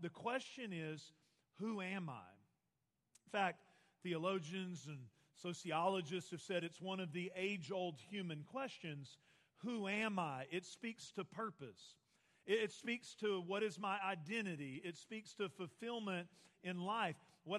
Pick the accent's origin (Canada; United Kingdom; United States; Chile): United States; Texas; Well, I'm a fellow Texan. I was raised in Northeast Texas, moved to the Dallas-Fort Worth area about 20 years ago with 32 of my friends.